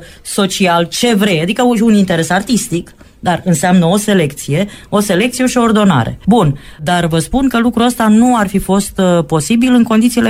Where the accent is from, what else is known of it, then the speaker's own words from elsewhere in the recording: Romania; noi ca români am zis, domne, dar nu ne place cum ne-au așezat ăștia